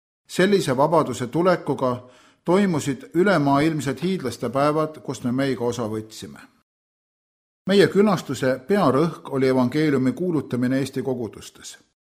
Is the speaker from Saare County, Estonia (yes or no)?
no; Hiiu County, Estonia; now in Vancouver, Canada; Mina tulen Kanadast, Vancouverist, aga muidu olen pärit Hiiumaalt, ütlesin.